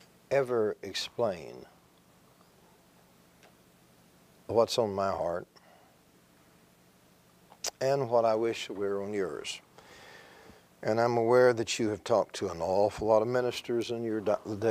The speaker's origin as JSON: {"language": "English", "region": "Texas", "country": "United States", "said": "and you'll forgive me, I am a Texan and rather plain spoken"}